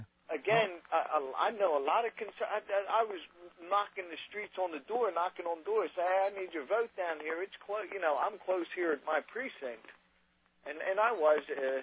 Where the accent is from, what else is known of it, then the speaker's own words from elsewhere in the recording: Philadelphia, Pennsylvania, United States; This God, excuse me, I'm down here from Philly.